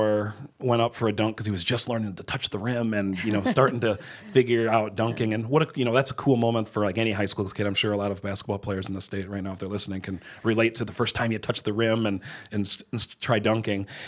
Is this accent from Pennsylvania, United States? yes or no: no; Pine Ridge Reservation, South Dakota, United States; You know, growing up on the Pine Ridge Reservation, sometimes there's not as much coverage from media about athletics and stuff like that.